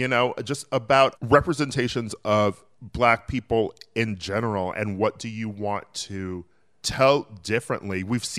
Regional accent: Milwaukee, Wisconsin, United States; I'm from Milwaukee, but everyone in my family before then was born in Tennessee.

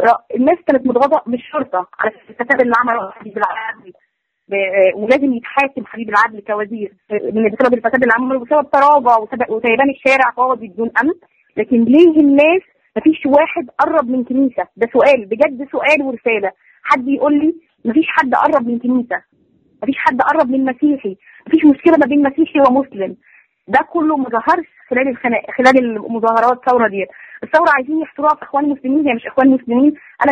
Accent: Egypt; يعني احنا مقسمين نفسنا كمصريين

